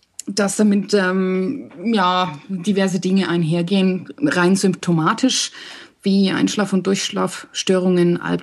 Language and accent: German; Herdecke, North Rhine-Westphalia, Germany; born there; Ich kenne nicht mal meine Geburtsstadt, also ich kenne ihren Namen. Das ist Herdecke an der Ruhr, irgendwo im Ruhrpott.